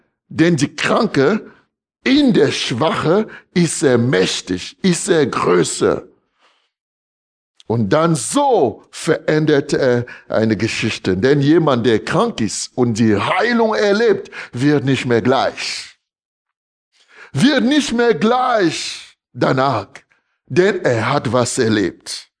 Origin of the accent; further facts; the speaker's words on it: Emmendingen, Baden-Württemberg, Germany; Dann sag ich, ja, ich komme aus Emmendingen.